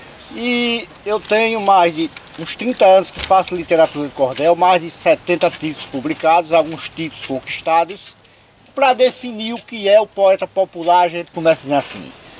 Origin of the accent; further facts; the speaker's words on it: Moita Bonita, Sergipe, Brazil; Eu sou lá de Moita Bonita, Sergipe.